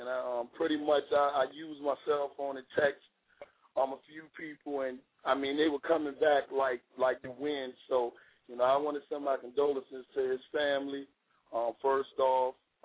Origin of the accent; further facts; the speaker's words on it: Newport News, Virginia, United States; I'm actually from Denby. I'm from Newport News, but I'm from downtown Newport News.